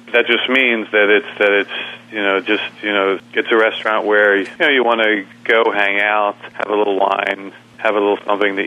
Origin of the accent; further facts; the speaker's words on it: Abington, Pennsylvania, United States; I was raised in Abington, yeah.